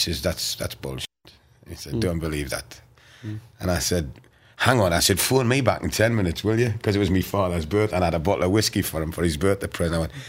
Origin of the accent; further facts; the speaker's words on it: Newcastle, North East England, United Kingdom; Newcastle brown ale, where I come from. And I felt really comfortable straight away because they knew I was from Newcastle